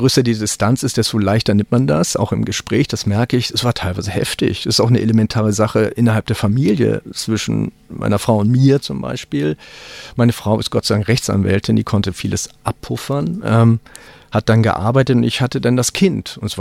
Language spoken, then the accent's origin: German; Hamburg, Germany; Ich sagte, ich bin Hamburger